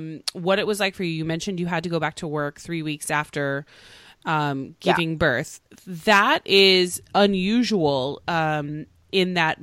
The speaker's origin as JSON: {"language": "English", "region": "Oklahoma", "country": "United States", "lives_now": "Los Angeles, United States", "said": "because this is not where I'm from originally. I'm originally from Oklahoma."}